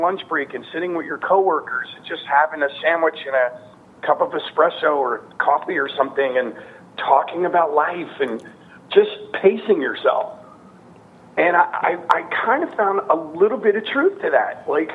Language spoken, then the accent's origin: English; United States; Obviously, I'm American. I live here. I think America is an incredible country, you know.